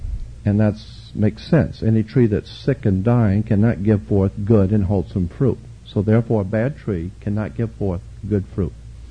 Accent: United States; And I, for one, as an American, have had enough of it.

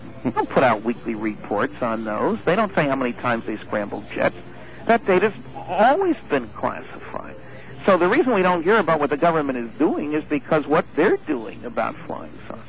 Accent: United States; now in Canada; I'm an American, so I got two governments.

